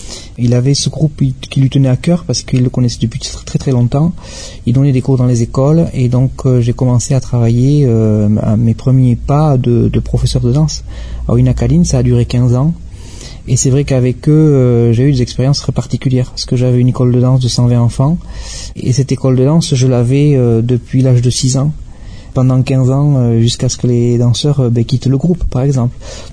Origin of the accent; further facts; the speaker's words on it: Bayonne, Nouvelle-Aquitaine, France; je suis natif de Bayonne